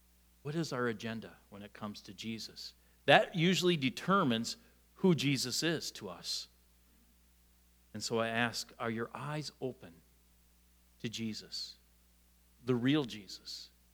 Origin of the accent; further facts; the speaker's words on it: Shawnee, Wisconsin, United States; Where I grew up in Shawnee, Wisconsin, which is a town of about 7,000 that has a paper mill.